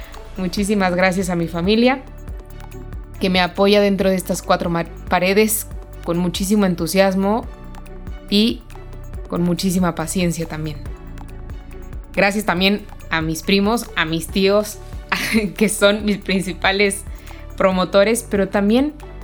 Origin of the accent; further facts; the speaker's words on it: Mexico; soy mexicana, tengo 32 años